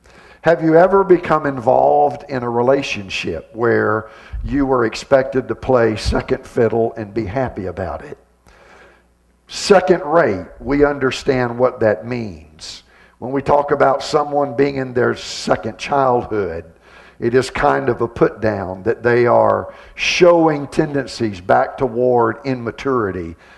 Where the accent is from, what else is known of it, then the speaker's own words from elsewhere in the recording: Deep South, United States; I grew up in the Deep South from a very, very, very poor family, very, very poor conditions.